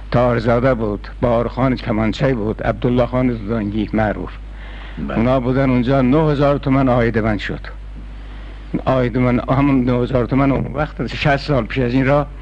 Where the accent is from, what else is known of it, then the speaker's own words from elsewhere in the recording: Iran; ما ایرانی هستیم، باید ایران را من دوست دارم. ایرانی هستم